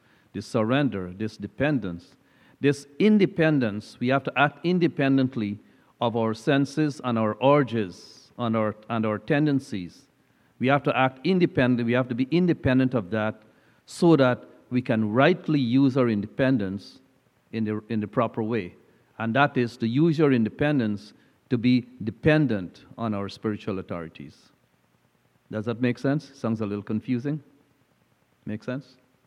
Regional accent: Guyana; I know when I was growing up in Guyana in those days, those things were also happening

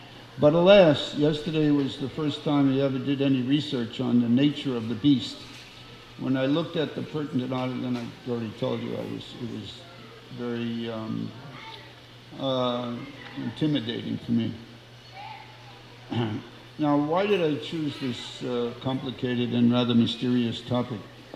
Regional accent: New York, United States; I'm from New York, and my style is to also quote a shloka and tell a joke

